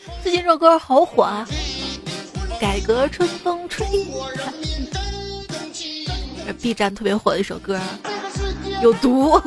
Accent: Shaanxi, China; 真的吗？我是陕西人我都不知道耶。

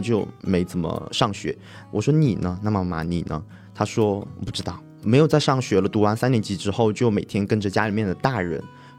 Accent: Guangxi, China; 还有我们当地的就是有点像广西版的粤语的白话，然后还有桂柳话，也是我们广西那边就是比较偏西南那边的语言有点像。

